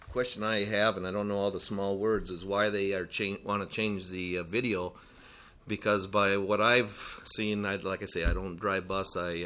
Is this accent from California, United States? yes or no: no; Monticello, Minnesota, United States; I'm from Monticello, Minnesota.